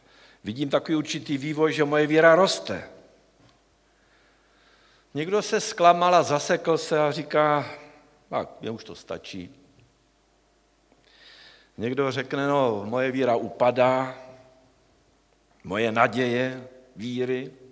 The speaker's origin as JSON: {"language": "Czech", "region": "Moravia", "country": "Czechia", "tie": "born there", "said": "já od dětství o sobě říkám, že jsem narodil na Moravě, že jsou pragmatik"}